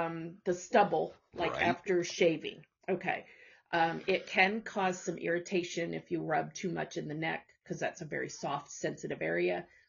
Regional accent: Illinois, United States; I'm from Illinois, babe.

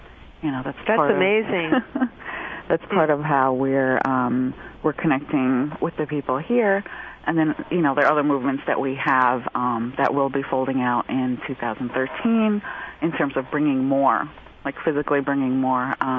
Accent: Queens, New York, United States; But then living here and growing up in Queens, New York, I always felt this lack and longing for, you know, for these roots

